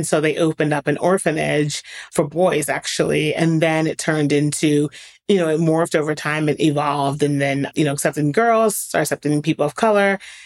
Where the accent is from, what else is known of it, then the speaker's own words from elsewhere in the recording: Philadelphia, Pennsylvania, United States; I am originally from Philadelphia, so born and raised in Philadelphia, my home that I love so very much.